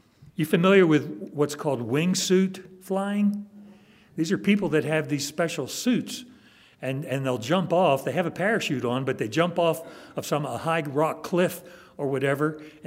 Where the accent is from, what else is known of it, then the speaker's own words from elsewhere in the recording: East Coast, United States; I grew up on the East Coast, and during the hurricane seasons, we'd have big waves that would come